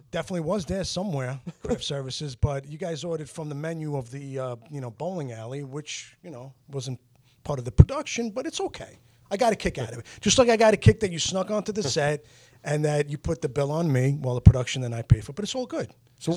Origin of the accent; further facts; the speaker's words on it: Queens, New York, United States; also born or lived in Los Angeles; almost kind of like a poor man's Entourage of how I grew up in Queens.